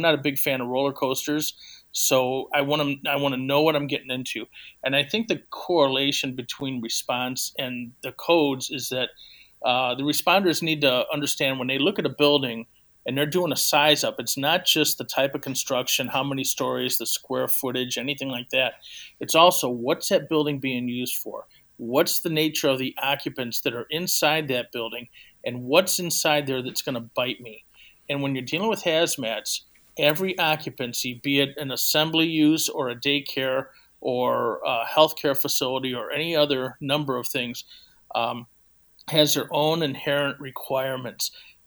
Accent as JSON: {"language": "English", "region": "Indiana", "country": "United States", "said": "I'm from Northwest Indiana. Just outside of the city of Chicago limits, probably 20 minutes away and just south of Lake Michigan."}